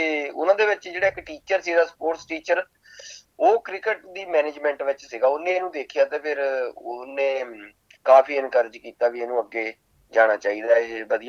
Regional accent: Rahimpur, Punjab, India; now in Australia; ਇੰਗਲਬਰਨ ਸਾਡਾ ਸਬਰਬ ਆ ਜਿਹਨੂੰ ਆਪਾਂ ਪਿੰਡ ਕਹਿ ਲਈਏ, ਇੰਗਲਬਰਨ ਦੇ ਵਿੱਚ ਅਸੀਂ ਰਹਿੰਦੇ ਹਾਂ। ਤੇ ਪੰਜਾਬ ਦੇ ਵਿੱਚ ਆਪਾਂ ਡਿਸਟ੍ਰਿਕਟ ਜਲੰਧਰ, ਜਦੋਂ ਆਪਾਂ ਨਕੋਦਰ ਤੋਂ ਕਪੂਰਥਲੇ ਨੂੰ ਜਾਈਦਾ ਤੇ ਉੱਗੀ ਚਿੱਟੀ ਆਉਂਦਾ, ਉੱਗੀ ਦੇ ਬਿਲਕੁਲ ਕੋਲ ਸਾਡਾ ਪਿੰਡ ਰਹੀਮਪੁਰ ਆ

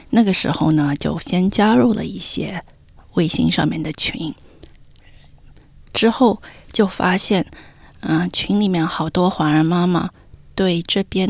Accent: Melbourne, Victoria, Australia; also born or lived in China / United States; 我是在墨尔本长大的，我是小时候跟我爸妈一起过来移民的，我七岁就来这里了，然后在这里读完小学、中学、大学、本科，并进入工作。

